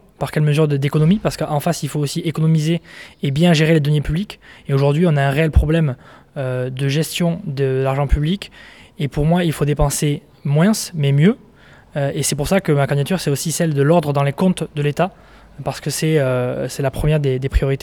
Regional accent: Saint-Sevé, France; j'ai 26 ans. Je suis né à Saint-Sevé, et ville où j'habitais pendant très longtemps

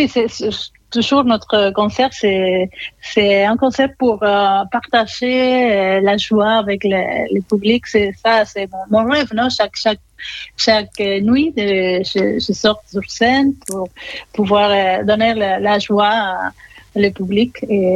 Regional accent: Argentina; je viens de l'Argentine et bien sûr qu'il y a des instruments, des rythmes de Sud-Amérique

